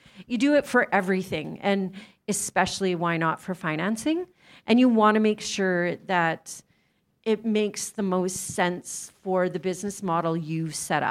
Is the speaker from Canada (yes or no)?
yes; Winnipeg, Manitoba, Canada; we're from Winnipeg